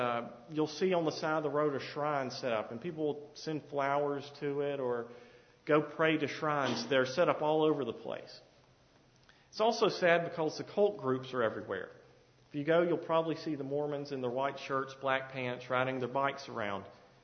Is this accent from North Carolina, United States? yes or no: yes; Winston-Salem, North Carolina, United States; Now, growing up in North Carolina and Winston, there's a couple hundred thousand people in Winston.